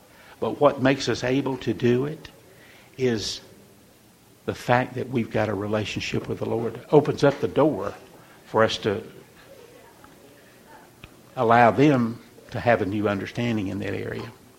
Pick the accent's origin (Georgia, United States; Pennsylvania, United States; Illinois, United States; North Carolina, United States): Georgia, United States; Rossville; also born or lived in Chattanooga, Tennessee; I think of the men that were effective in my life, even in Rossville, Georgia. See, I was born in Chattanooga. We moved to Rossville when I started the ninth grade.